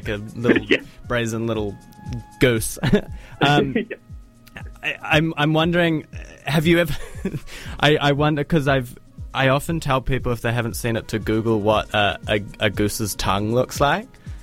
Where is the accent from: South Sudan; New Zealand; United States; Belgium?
New Zealand; Auckland; I grew up in Tamaki Makaurau